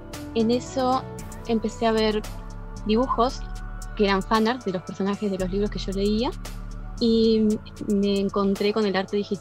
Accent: Argentina; Bueno, yo soy de Argentina.

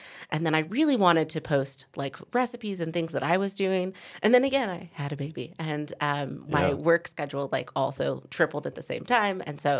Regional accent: California, United States; also born or lived in Boulder; I moved from Boulder technically, but originally I'm from California.

